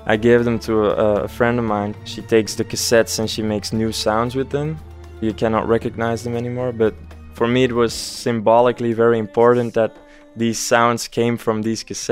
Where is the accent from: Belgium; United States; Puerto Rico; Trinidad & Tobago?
Belgium; But I don't speak Arabic because I grew up in Belgium.